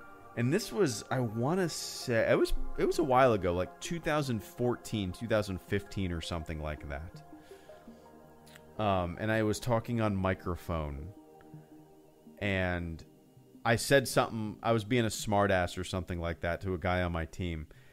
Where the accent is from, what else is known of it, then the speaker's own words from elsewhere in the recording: Jacksonville, Florida, United States; And he knew that I was from Jacksonville. He just didn't realize that we lived so close.